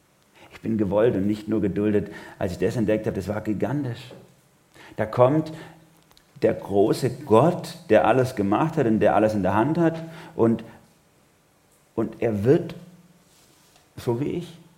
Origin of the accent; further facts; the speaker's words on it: Germany; born there; ich bin in Deutschland geboren, in diese Familie hinein, in eine bestimmte Kultur, in ein bestimmtes Milieu hinein.